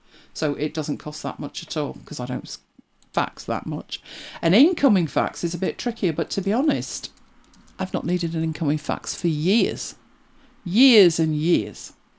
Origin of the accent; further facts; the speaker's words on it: England, United Kingdom; So I explained that I'm from England